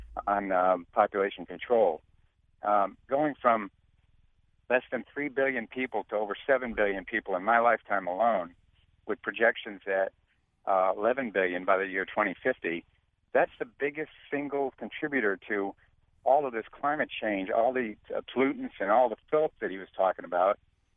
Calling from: Southbury, Connecticut, United States; Yes, I'm calling from Southbury.

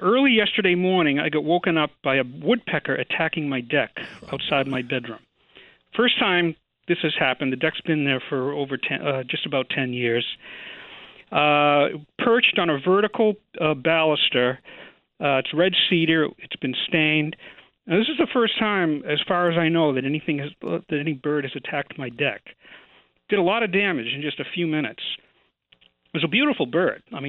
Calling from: Massachusetts, United States; in Massachusetts.

